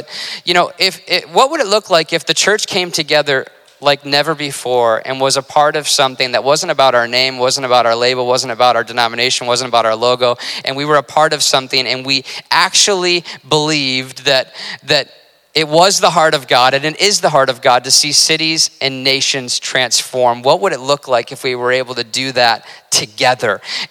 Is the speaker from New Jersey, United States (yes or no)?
no; Michigan, United States; But when I grew up, the church that I grew up in Michigan, when I would enter into the lobby